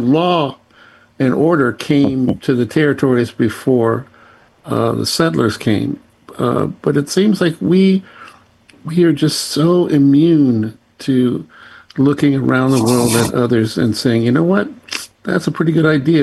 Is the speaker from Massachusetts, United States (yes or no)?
no; Memphis, Tennessee, United States; I grew up with guns. I told you, I grew up in Memphis, and I grew up shooting rifles and shotguns, even shot pistols.